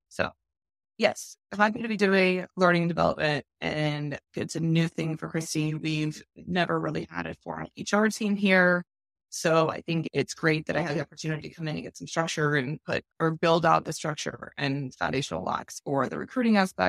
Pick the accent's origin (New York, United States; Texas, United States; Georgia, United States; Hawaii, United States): Texas, United States; Dallas; now in St. Louis, United States; So I'm originally from Dallas, Texas girl, living in St. Louis now. So a transplant.